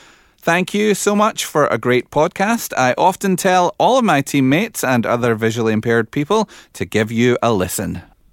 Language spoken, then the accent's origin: English; Nottingham, East Midlands, United Kingdom; I excitedly travelled back to my hometown, Nottingham, as I play for Great Britain Goalball